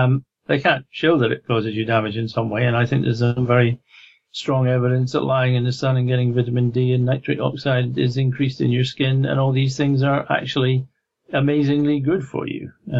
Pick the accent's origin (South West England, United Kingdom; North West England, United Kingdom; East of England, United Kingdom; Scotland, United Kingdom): Scotland, United Kingdom; But I suppose because I'm Scottish, at the time I grew up, went through medical school